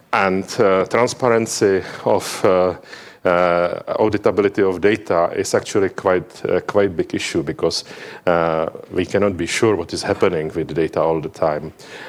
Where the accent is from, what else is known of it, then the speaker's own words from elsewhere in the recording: Czechia; English is a second language; now in Berlin, Germany; I am from Czechoslovakia, Czechia, next country over those hills, and I live 12 years in Berlin.